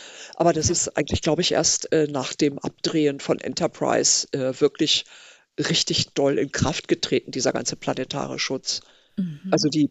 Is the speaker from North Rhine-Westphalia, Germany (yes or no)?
no; Hamburg, Germany; Also ich bin ja Hamburgerin